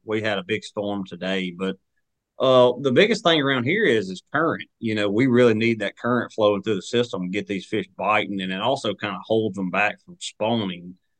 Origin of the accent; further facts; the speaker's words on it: Clanton, Alabama, United States; I mean, I grew up in Clanton, Alabama, so I'm not far from Lay Lake, not far from Beeswax Creek.